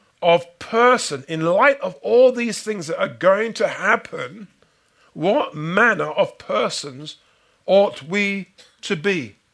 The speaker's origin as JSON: {"language": "English", "region": "England", "country": "United Kingdom", "tie": "born or raised there", "said": "I grew up in England and I went to a church school."}